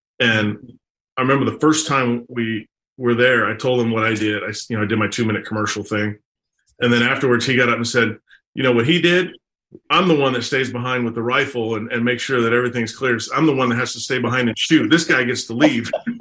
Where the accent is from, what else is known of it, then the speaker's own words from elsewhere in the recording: Fort Worth, Texas, United States; I decided I want to come back to Texas. So I was born and raised in Fort Worth.